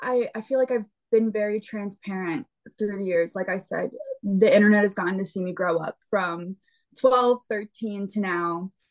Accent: Pennsylvania, United States; and I'm from Pennsylvania, so I and my family's from Ohio and North Carolina, so I'm a huge country fan.

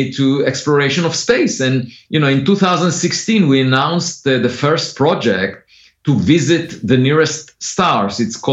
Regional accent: Israel; born there; English is a second language; And but then I was born in Israel, and I had to serve in the military.

